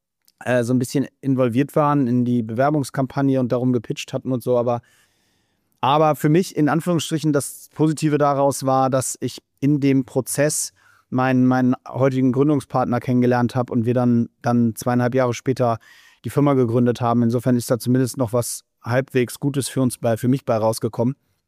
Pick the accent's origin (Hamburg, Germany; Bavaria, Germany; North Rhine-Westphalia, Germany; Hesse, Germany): Hamburg, Germany; natürlich brenne ich für Hamburg als Hamburger, ist ja völlig klar.